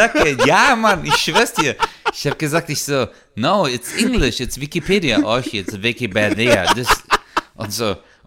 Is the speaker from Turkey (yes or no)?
yes; Samsun, Turkey; now in Germany; wir kommen ja aus Samsun, also Samsuda, kennen ja viele nicht noch, Trapazuda, Samsuda.